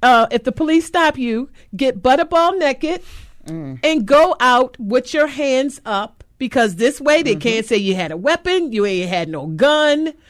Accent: Baltimore, Maryland, United States; because I was raised in Baltimore, there was also some love in the community. And there was also a sense of village.

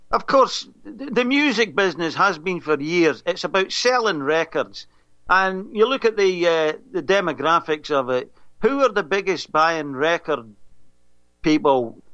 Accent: Scotland, United Kingdom; I'm Scottish, yeah. Hence the name

